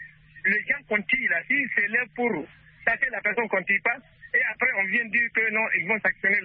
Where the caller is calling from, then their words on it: Yaga, Sahel, Burkina Faso; Sûrement, moi, je suis de Yaga. Si on parle de Yaga, c'est à partir de Kera.